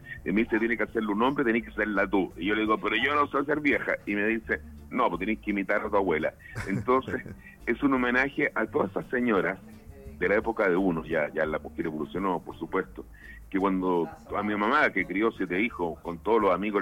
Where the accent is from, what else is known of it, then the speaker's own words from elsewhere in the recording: Quilpué, Valparaíso, Chile; yo nací y crecí en Quilpué